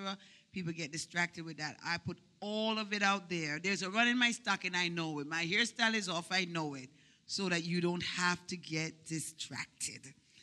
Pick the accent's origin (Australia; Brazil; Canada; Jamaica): Jamaica; now in New York, United States; I live in New York, but I don't know if my accent betrays me, but I'm originally from Jamaica. It's one of those twisted accents.